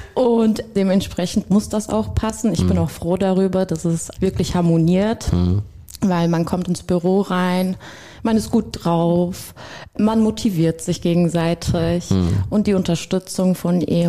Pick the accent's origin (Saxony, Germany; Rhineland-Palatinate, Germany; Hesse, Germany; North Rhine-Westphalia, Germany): Hesse, Germany; Ja, ich komme ursprünglich eigentlich auch aus Hessen.